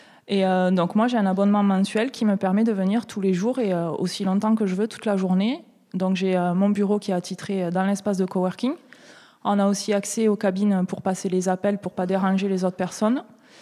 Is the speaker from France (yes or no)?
yes; Toulouse, Occitanie, France; now in Sète, France; je suis originaire de Toulouse et avec la pandémie, j'avais envie de changer de cadre de vie, de me rapprocher du bord de mer. Et j'ai des origines sétoises par ma famille, donc je me suis dit, allez, installons-nous à 7.